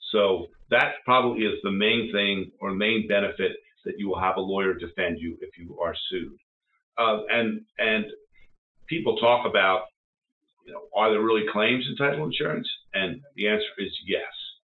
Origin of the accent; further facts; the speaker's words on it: Philadelphia, Pennsylvania, United States; I grew up in Philadelphia.